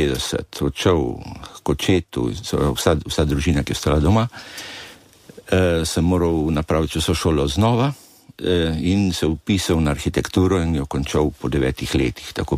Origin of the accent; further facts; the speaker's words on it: Ljubljana, Central Slovenia, Slovenia; born there; Rojen sem v Ljubljani, starša sta pa mama iz Kamnika, oče pa iz Cerkelj na Gorenjskem.